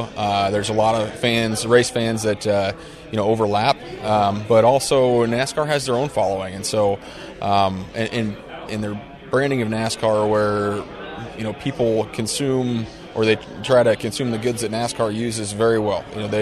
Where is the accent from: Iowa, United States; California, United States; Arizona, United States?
Iowa, United States; Underwood; I'm from southwest Iowa. Underwood's my hometown. Grew up there.